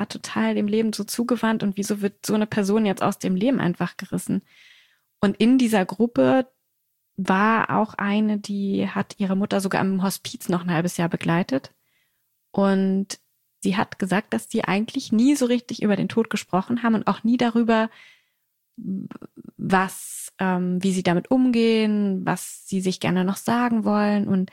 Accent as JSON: {"language": "German", "region": "Berlin", "country": "Germany", "tie": "born or raised there", "said": "Ich wohne hier in Berlin mit meinem Mann und meinen Kindern und ich bin auch in Berlin aufgewachsen, bis ich 12 war. Das heißt, ich habe schon Bezug zu dieser Stadt, aber meine Eltern, mein Bruder wohnen hauptsächlich in Osnabrück, also weit weg."}